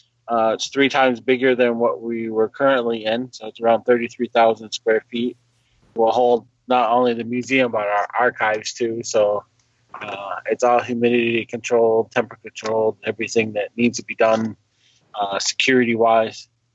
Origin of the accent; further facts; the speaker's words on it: Ohio, United States; My clan is Beaver and that I'm from Ohio or for Allegheny Territory.